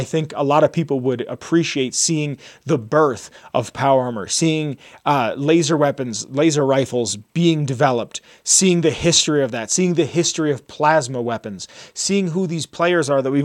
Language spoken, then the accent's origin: English; United States; you know, I'm an American, these games are based in America